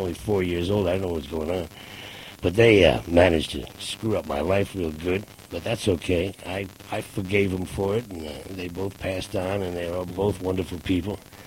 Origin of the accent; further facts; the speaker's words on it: New York, United States; I grew up in New York listening to the great rhythm and blues stations